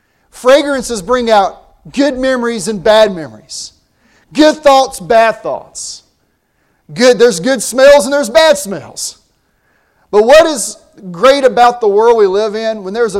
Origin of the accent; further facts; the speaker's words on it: Winston-Salem, North Carolina, United States; For example, there is a fragrance in my hometown that I used to smell when I was a kid. When the tobacco industry left Winston-Salem, you don't smell it as much.